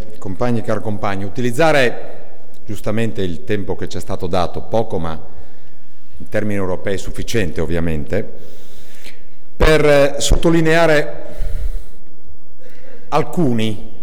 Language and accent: Italian; Friuli-Venezia Giulia, Italy; io vengo dal Friuli Venezia Giulia